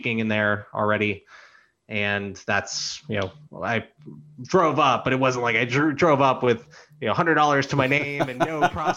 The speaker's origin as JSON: {"language": "English", "town": "Boca Raton", "region": "Florida", "country": "United States", "tie": "born or raised there", "lives_now": "New York, United States", "said": "I mean, I'm Jewish, but I grew up in Boca Raton, Florida, so I never felt out of place."}